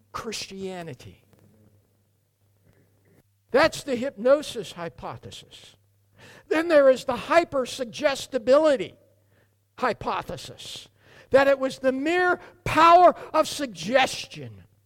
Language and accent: English; Oregon, United States; who set up a commune about 150 miles east of where I grew up in North Central Oregon.